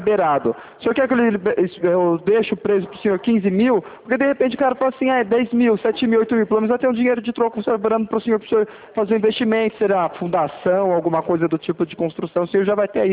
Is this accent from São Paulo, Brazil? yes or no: yes; Itapevi, São Paulo, Brazil; Ah, compreendi, mas eu não sou daqui não, eu sou de Itapevi.